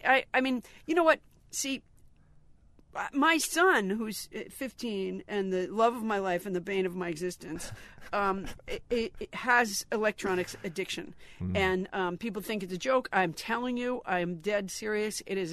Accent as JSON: {"language": "English", "town": "Sudbury", "region": "Massachusetts", "country": "United States", "tie": "born or raised there", "said": "Because Sudbury, Massachusetts. Yeah, beautiful town."}